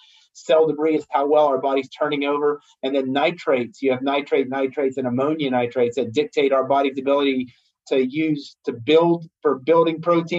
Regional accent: West Virginia, United States; I grew up in West Virginia. I went to West Virginia University, got my pharmacy degree.

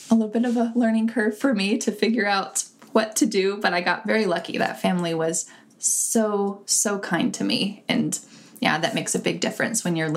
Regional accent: United States; I could say I'm an American.

